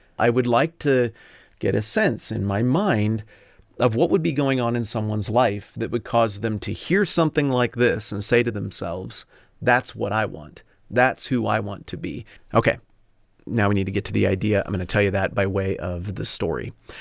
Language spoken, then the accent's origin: English; United States; I dropped it over the top of my home country, the United States.